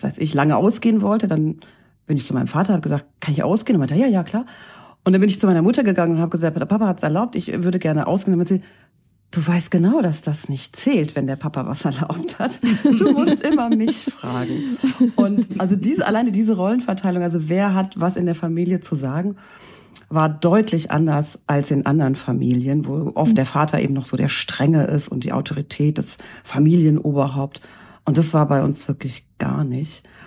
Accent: Hesse, Germany; born or raised there

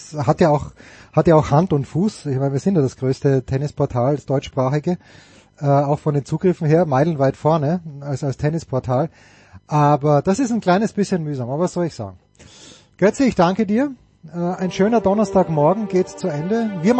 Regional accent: Austria; das habe ich als Österreicher.

